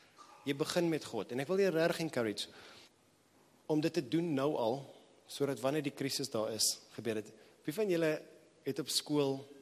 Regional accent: Johannesburg, Gauteng, South Africa; ek kom uit Johannesburg

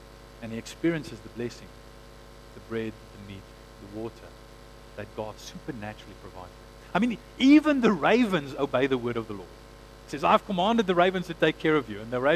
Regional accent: Johannesburg, Gauteng, South Africa; I mean, I come from Joburg.

